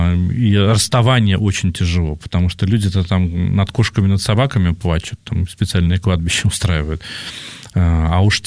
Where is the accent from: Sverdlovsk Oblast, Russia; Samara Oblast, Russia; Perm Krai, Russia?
Samara Oblast, Russia; Я когда воспитывался в деревне в Самарской области